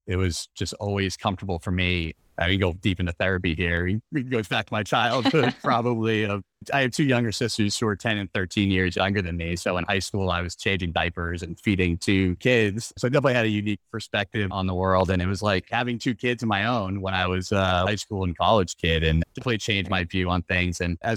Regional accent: Boston, Massachusetts, United States; So I grew up in the Boston area, did my undergrad at Brandeis, played baseball there

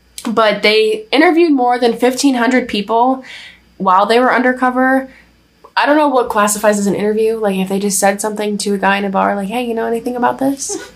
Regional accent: Ohio, United States; Like, never heard it growing up in Northeast Ohio, so it can't be real.

